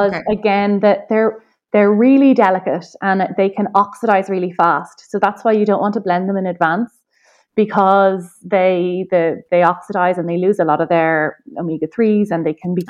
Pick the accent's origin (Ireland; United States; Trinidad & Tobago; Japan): Ireland; just being an Irish, two Irish ladies on an Irish podcast